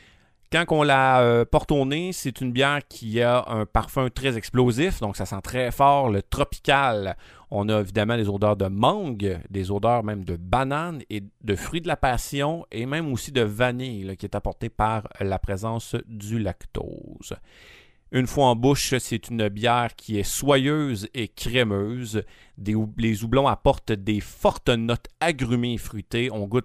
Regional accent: Rouyn-Noranda, Quebec, Canada; On retourne à Rouyn-Noranda, ma ville natale

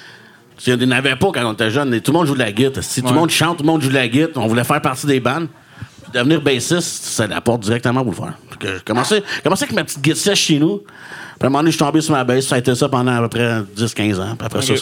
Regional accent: Quebec, Canada; Bon, on est québécois, là, de toute façon, de base.

